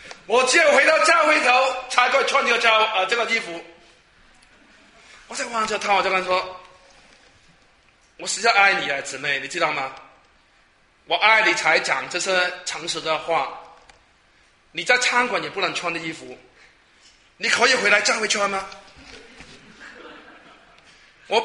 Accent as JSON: {"language": "Chinese", "country": "Hong Kong", "second_language": "Chinese", "said": "我们广东人香港的，我的普通话是怎么样学来的？这是我们做青年人的时候呢听个普通话的歌学来的"}